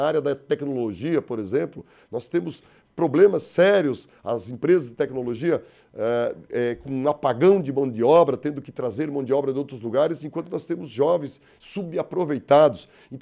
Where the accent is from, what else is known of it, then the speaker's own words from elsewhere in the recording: Santa Catarina, Brazil; also born or lived in Jacinto Machado / Florianópolis; now in Blumenau, Brazil; mas quando a mãe estava grávida de 4 ou 5 meses, eu fui para o extremo oeste, onde eu me criei.